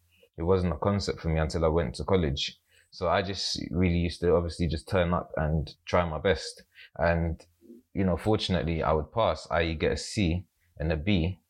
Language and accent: English; London, United Kingdom; So I moved from South London to East London. In hindsight, that was amazing for my life.